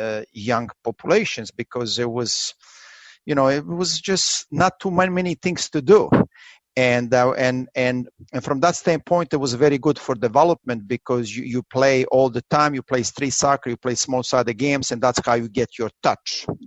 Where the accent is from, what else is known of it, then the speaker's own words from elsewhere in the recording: Niksic, Nikšić Municipality, Montenegro; English is a second language; I grew up, you know, in a small city called Niksic, but I would say soccer city because it was, you know, soccer was everything in there. I grew up in a house in the center of city